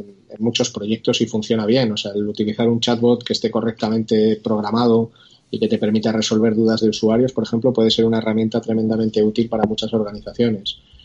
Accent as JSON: {"language": "Spanish", "region": "Aragon", "country": "Spain", "lives_now": "Zaragoza, Spain", "said": "yo estoy en Zaragoza porque yo soy aragonés como mis socios"}